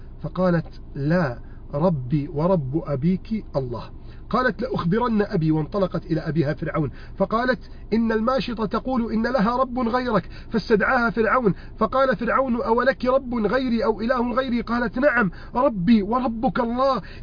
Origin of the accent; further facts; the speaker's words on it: Egypt; بلدنا مصر